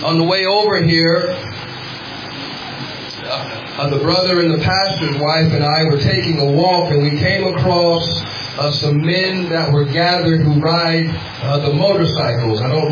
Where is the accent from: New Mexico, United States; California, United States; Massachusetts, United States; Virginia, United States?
California, United States; I come from California. It's the richest place in the USA. It's the home of Google and Apple and Facebook, right in my valley.